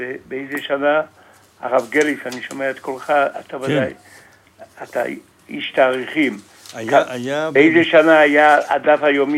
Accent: Jerusalem, Jerusalem District, Israel; אני ירושלמי, אני ארץ ישראלי בדם, בנפש וברוח ובנשמה

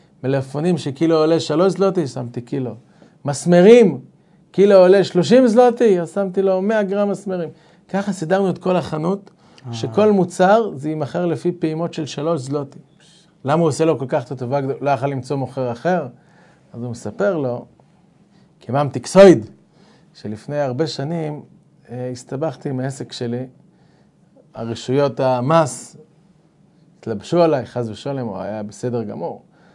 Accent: Haifa, Haifa District, Israel; אני זכיתי לגדול בחיפה.

